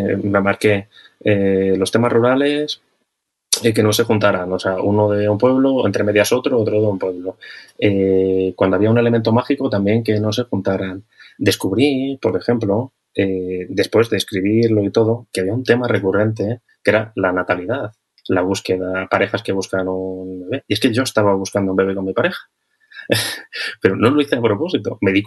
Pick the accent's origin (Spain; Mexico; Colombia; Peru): Spain; Ávila, Castile and León; Yo soy de Ávila y Ávila no deja de ser un pueblo grande también.